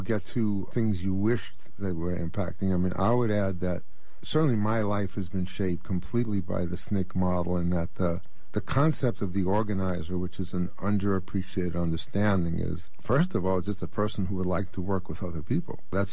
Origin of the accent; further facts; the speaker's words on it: the North, United States; certainly when I went down, I was from the North and I was with CORE